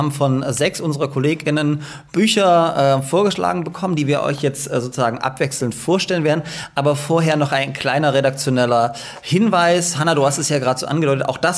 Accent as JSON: {"language": "German", "town": "Dresden", "region": "Saxony", "country": "Germany", "tie": "born there", "lives_now": "Leipzig, Germany", "said": "Ich bin ja auch in Dresden geboren."}